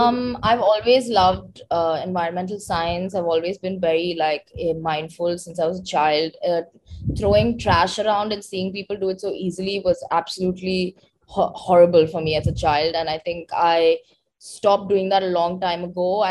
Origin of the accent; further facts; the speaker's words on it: South India, India; because I'm South Indian and I have survived.